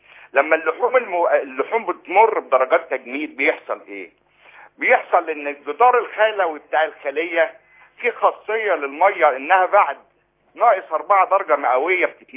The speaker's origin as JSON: {"language": "Arabic", "country": "Egypt", "said": "احنا كمصريين"}